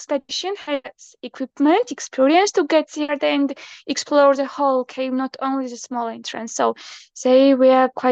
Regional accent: Imereti, Georgia; English is a second language; I'm from Georgia, living in Skaltupo in a small town

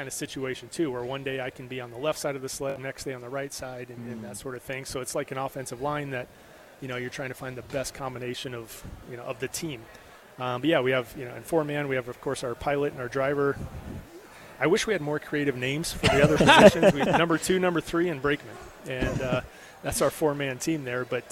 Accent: Nebraska, United States; growing up in Nebraska, it's, you know, I never had seen a bobsled in real life until I was, you know, 23 years old

